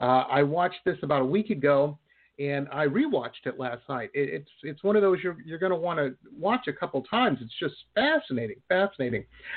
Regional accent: Detroit, Michigan, United States; And I grew up in Metro Detroit, and I knew some people.

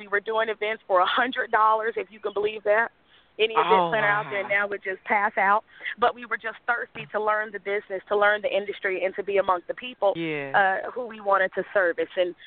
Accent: Landover, Maryland, United States; moved away; I'm originally from Maryland, Landover, Maryland. I moved to North Carolina in 1998.

